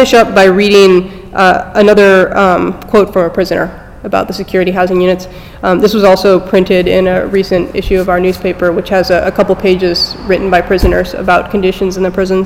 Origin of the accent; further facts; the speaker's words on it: Salinas, California, United States; I said, Salinas, California. It was then that I was classified as a Northern Hispanic.